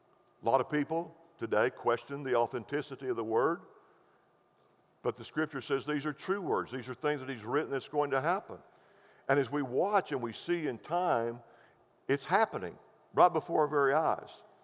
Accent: Seminole, Texas, United States; I grew up in Seminole, Texas, where we had screen doors.

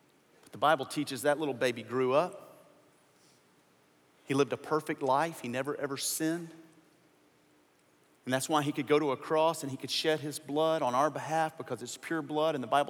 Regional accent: Louisiana, United States; Now, I've told you before that I grew up in Louisiana, went to school in Arkansas, and my family's from Mississippi, okay?

